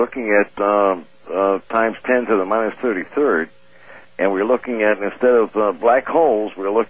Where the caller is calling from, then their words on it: San Diego, California, United States; I'm calling from San Diego, the home of the tailhook, maniacs.